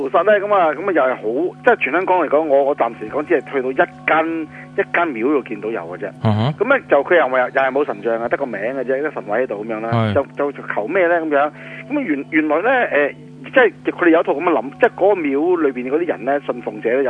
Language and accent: Cantonese; Guangdong, China; 同我哋广东人好有关系噶